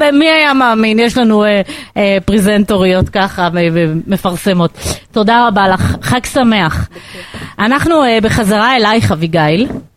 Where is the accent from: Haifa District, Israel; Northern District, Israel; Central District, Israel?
Central District, Israel; Bnei Brak; born there; הסתובבתי ברבי עקיבא, עיר הולדתי בבני ברק